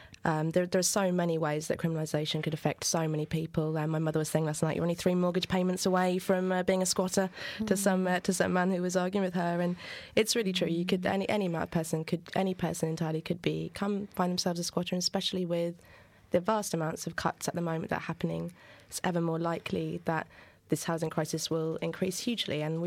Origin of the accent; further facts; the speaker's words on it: United Kingdom; as a British person